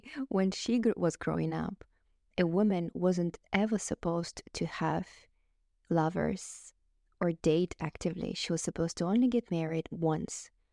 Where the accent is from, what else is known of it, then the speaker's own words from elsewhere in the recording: Kazakhstan; English is a second language; I'm recording it now in Kazakhstan, in my home country, in my parents' home.